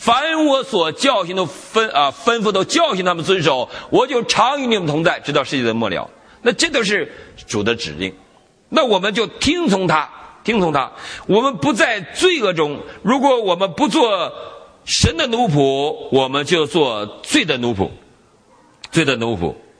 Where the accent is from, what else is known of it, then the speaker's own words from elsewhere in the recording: Northeast China, China; 那时候我们在大陆的时候没什么吃的，我们东北人老抓泥鳅，抓泥鳅吃